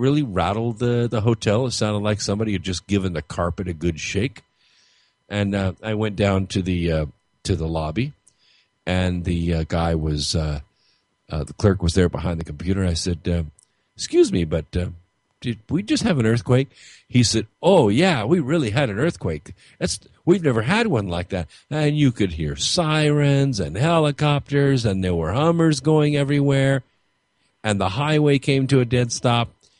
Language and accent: English; California, United States; If I came from Southern California, which I happen to, I was up in Virginia late last year.